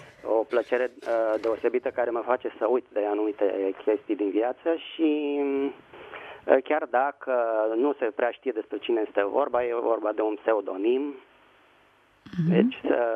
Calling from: Bucharest, Romania; din București.

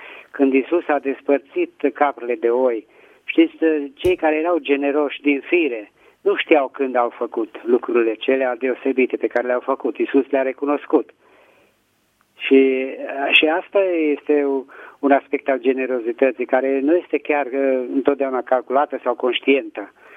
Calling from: Petroșani, Hunedoara County, Romania; din Petroșani.

